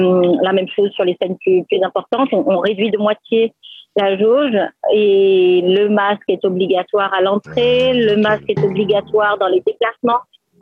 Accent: Haiti; des artistes qui n'ont pas joué depuis un an au moins chez nous, en Haïti

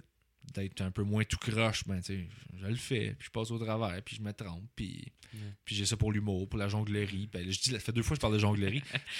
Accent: Sainte-Julie, Quebec, Canada; Sainte-Julie, ça arrive sud de Montréal.

